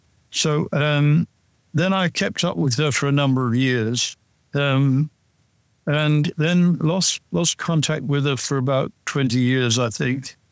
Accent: Edinburgh, Scotland, United Kingdom; when I was growing up in Edinburgh, back in the 1950s.

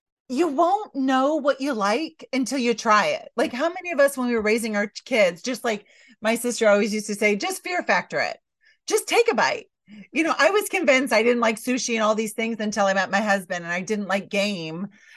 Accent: Michigan, United States; now in Alaska, United States; Like, I had never ridden, even though I was from Michigan, I'd never ridden snow machines before.

